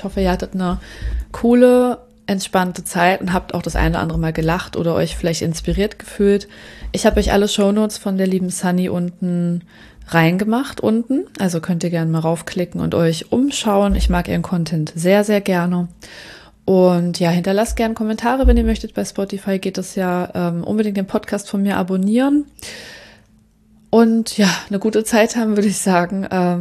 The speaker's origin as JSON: {"language": "German", "country": "Germany", "said": "Weil man das ja so gewohnt ist, vielleicht auch als Deutsche, wenn ich das sagen darf"}